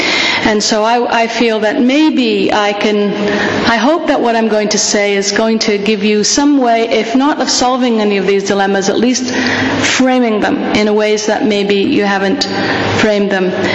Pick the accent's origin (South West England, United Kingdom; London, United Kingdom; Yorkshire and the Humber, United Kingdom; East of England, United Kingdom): Yorkshire and the Humber, United Kingdom; accent: Yorkshire; So you're getting more of my Yorkshire accent than usual, although I still have quite a strong American accent at this point.